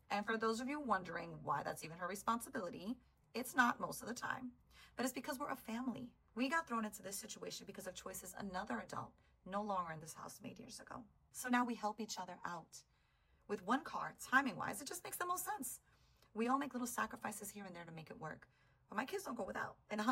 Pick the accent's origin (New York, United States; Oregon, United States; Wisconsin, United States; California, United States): New York, United States; Bronx; And let's be clear, I was born and raised in the Bronx.